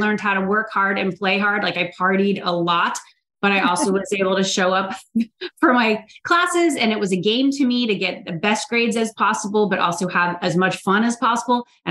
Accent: Florida, United States; also born or lived in Georgia / New York City; And it's so not the scene of my earlier life growing up in Florida and Georgia.

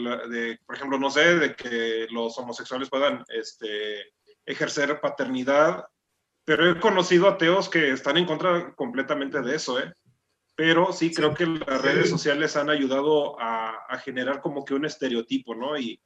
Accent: Guanajuato, Mexico; No, yo soy de acá de Guanajuato, imagínate.

